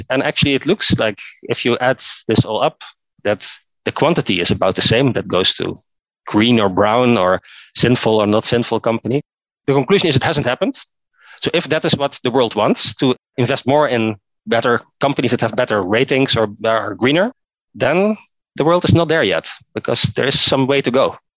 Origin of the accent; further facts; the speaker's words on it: Norway; English is a second language; I come from Norway